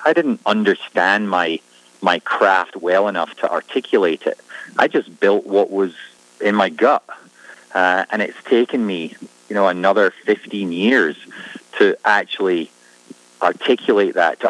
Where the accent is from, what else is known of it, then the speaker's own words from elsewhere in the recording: Scotland, United Kingdom; As a Scotsman who played all of his golf on the classic courses of the British Isles, I've never seen one in better condition than Gamble Sands is right now.